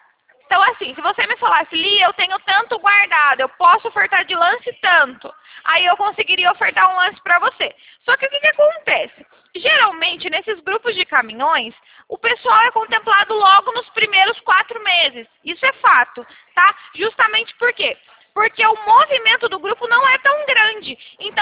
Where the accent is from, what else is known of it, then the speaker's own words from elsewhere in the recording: São Paulo, Brazil; Não, eu sou de São Paulo!